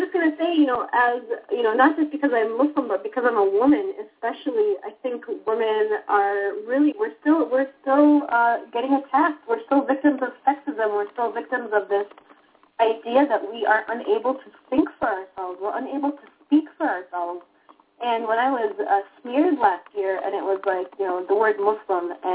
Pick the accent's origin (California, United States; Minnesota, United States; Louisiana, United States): Minnesota, United States; Minneapolis; And, you know, I don't have an accent or anything like that. So I'm just from Minneapolis, Minnesota.